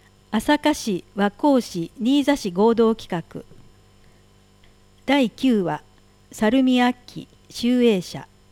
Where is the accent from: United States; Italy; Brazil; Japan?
Brazil; Japanese is a second language; 私の母国ブラジルには各地域、北部、北東部、中西部、東南部と南部を象徴する木がありますが